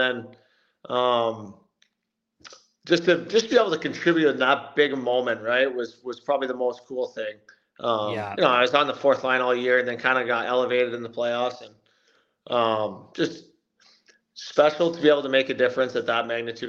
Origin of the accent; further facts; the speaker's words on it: Belleville, Ontario, Canada; I'm from Belleville here, which is 2 hours from Toronto